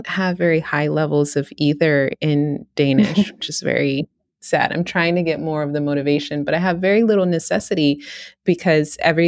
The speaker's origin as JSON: {"language": "English", "region": "Texas", "country": "United States", "tie": "born or raised there", "accent": "Texas", "said": "I feel similarly, interestingly, with my accent, my like Texas accent. Yeah. I definitely have an American accent."}